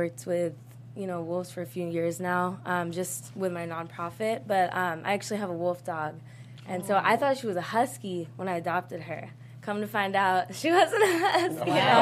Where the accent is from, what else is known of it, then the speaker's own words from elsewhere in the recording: Queens, New York, United States; I'm from Queens, right? Okay. Me too.